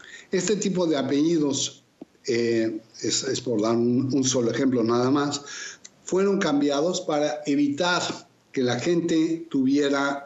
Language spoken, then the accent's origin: Spanish; Mexico; legislación de México. Y hacer un cambio de nombre o un juicio de rectificación de acta, como se conoce en mi país